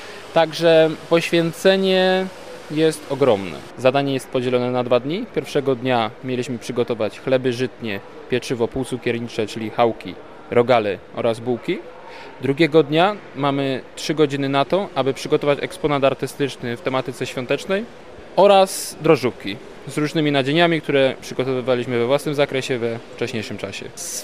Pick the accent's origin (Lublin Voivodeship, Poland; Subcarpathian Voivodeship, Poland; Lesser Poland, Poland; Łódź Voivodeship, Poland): Lesser Poland, Poland; Kraków; przyjechałem tutaj z Krakowa.